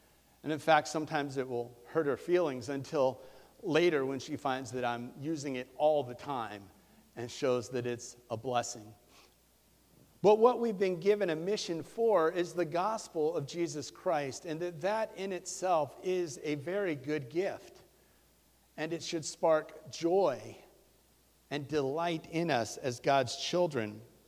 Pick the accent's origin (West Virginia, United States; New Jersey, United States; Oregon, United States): New Jersey, United States; As I'm from South Jersey, that foreign land